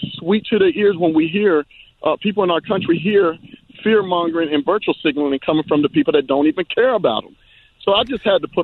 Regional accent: United States; You know, I am an American that is black in this country.

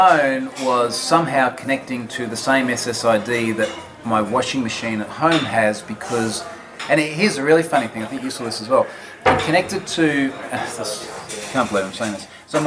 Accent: Australia; because we're Australian, we don't have heated floors.

